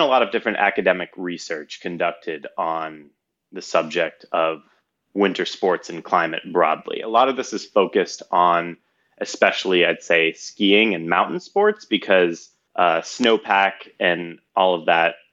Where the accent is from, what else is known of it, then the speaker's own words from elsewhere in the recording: Florida, United States; I'm from Florida. Sea level rise is definitely posing a threat to Florida.